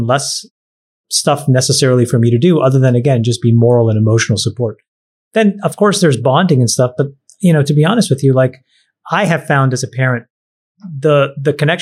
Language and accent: English; Canada; As you guys know, I'm from Canada.